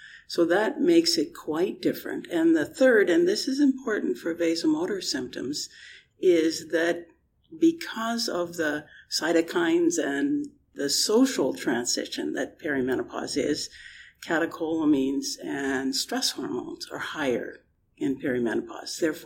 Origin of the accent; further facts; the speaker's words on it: Canada; I'm Canadian and not British.